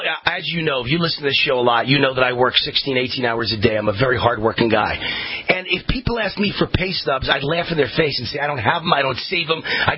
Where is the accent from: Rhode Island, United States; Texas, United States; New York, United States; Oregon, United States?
New York, United States; it's my old friend Matt, who I grew up with in New York.